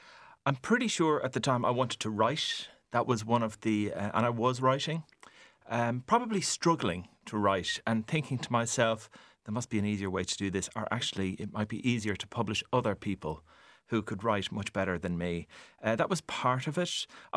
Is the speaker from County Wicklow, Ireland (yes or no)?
yes; Bray, County Wicklow, Ireland; But I was growing up in Bray. It wasn't a hotbed for traditional Irish music at the time.